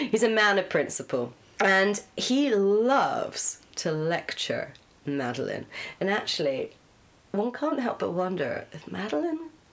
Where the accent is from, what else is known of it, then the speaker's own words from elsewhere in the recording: Scotland, United Kingdom; it's embarrassing that I'm Scottish and I'm reading all of her in I can't do anything resembling an accent.